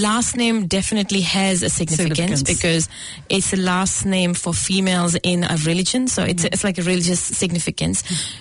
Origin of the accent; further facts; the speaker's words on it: Guraya, Punjab, India; In Punjab, I was born in a small town, Guraya, which is close to one of the big cities, Jalandhar.